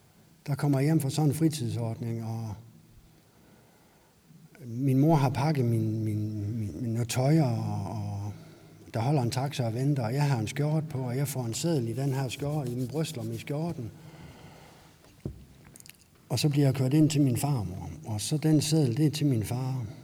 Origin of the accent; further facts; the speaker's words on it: Aalborg, North Denmark Region, Denmark; Jeg er født og opvokset i Aalborg. Jeg er 48 år